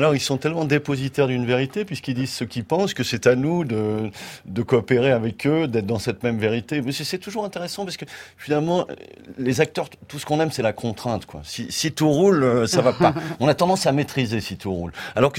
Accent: Occitanie, France; En l'occurrence, moi, je suis petit-fils de paysan. Donc, vous pensez bien que toute mon enfance, j'ai passé dans les Hautes-Pyrénées, que je connais les vaches, le petit élevage, le potager, le poulailler

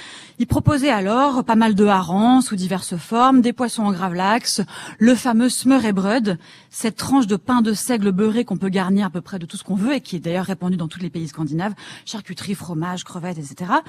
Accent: Sweden; On fait la même chose d'ailleurs chez moi en Suède

